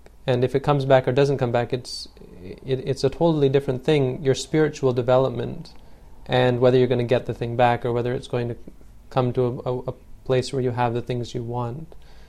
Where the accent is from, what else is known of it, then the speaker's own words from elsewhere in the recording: Canada; also born or lived in Thailand; No, I'm from Canada, actually. That's the sad part. It should be perfect, but I've been living in Thailand for so long that it's terrible. I had to relearn English when I came back to the West.